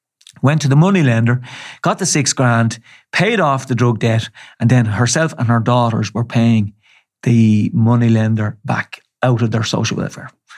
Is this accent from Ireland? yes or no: yes; Dublin, Leinster, Ireland; I grew up in the Liberties. In James Street.